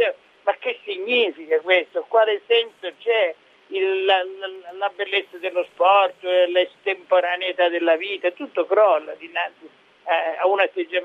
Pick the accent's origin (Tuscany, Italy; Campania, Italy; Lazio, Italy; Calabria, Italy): Calabria, Italy; molti miei compagni in Calabria, nel mio paesino, sono finiti in galera